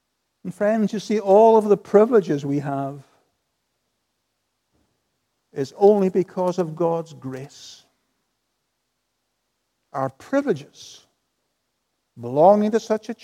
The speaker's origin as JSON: {"language": "English", "region": "Northern Ireland", "country": "United Kingdom", "said": "sometimes I think that we here in Northern Ireland can be very like Israel. Who are we here this evening? We're Northern Irish Protestants."}